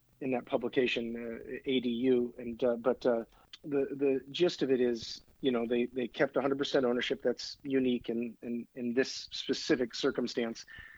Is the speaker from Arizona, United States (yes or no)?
no; Alaska, United States; I grew up in Alaska, so I thought Seattle had great weather as far as I was concerned.